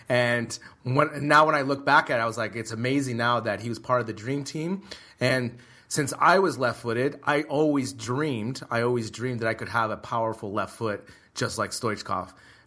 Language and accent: English; United States; since I'm American, I followed U.S. soccer for a long time.